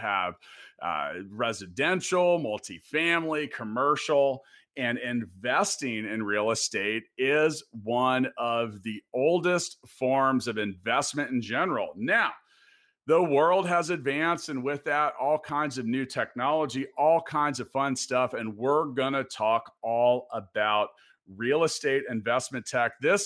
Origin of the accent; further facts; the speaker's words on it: Kansas City, United States; He's also from my hometown of Kansas City.